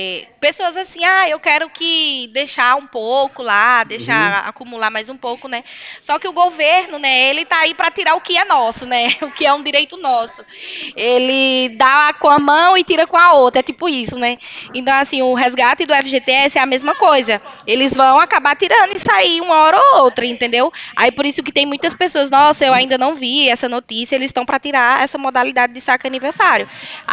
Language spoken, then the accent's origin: Portuguese; Piracicaba, São Paulo, Brazil; Eu sou de Piracicaba, São Paulo.